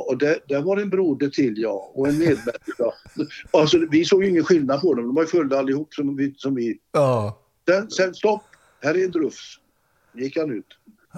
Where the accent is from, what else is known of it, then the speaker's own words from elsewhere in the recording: Gothenburg, Västra Götaland County, Sweden; born there; Jag var ju född i Olskroken, så det passade ju.